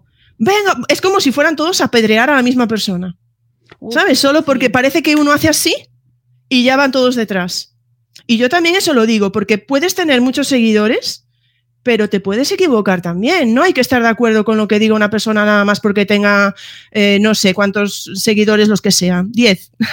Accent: Galicia, Spain; y yo ahí soy muy gallega y digo, depende, ¿sabes?

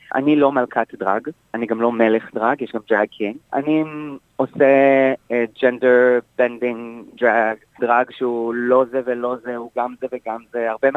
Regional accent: Rishon LeZion, Central District, Israel; born there; Arab-Jew, זאת אומרת שהמשפחה שלי, השורשים שלנו, הגיעו מתימן, נולדתי בשכונה קטנה בראשון לציון.

